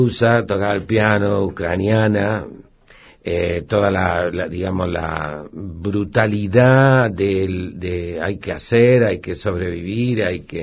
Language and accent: Spanish; Córdoba, Argentina; also born or lived in Santa Fe; yo soy de Córdoba, después de Santa Fe fui a Córdoba y yo tenía la moto